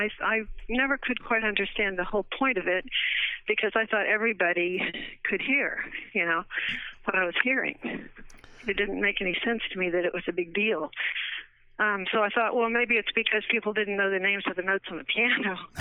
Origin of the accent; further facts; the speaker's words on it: Ponca City, Oklahoma, United States; moved away as an adult; also born or lived in Harrisburg, Pennsylvania; I was born in Ponca City, Oklahoma, and I was reared in that town for 18 years. And then I left and came to Harrisburg, Pennsylvania, where I got married. And then we went back to Oklahoma.